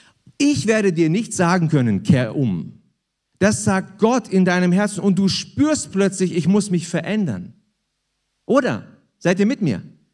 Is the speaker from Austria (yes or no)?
no; Hanover, Lower Saxony, Germany; wisst ihr, wir kommen ja aus Hannover.